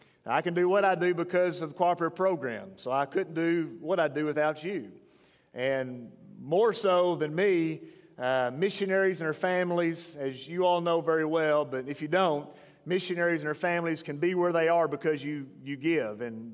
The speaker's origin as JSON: {"language": "English", "region": "Kentucky", "country": "United States", "said": "I'm from West Kentucky, from Carlisle County originally, and have served two churches in Kentucky as pastor."}